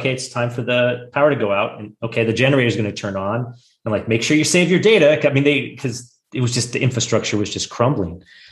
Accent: California, United States; I mean, when I grew up here in California, so I remember some of them, but it's never been this bad.

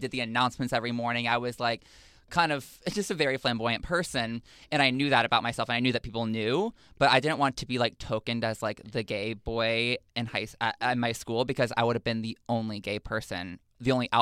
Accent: Texas, United States; Growing up in Texas, when people ask me what that's like

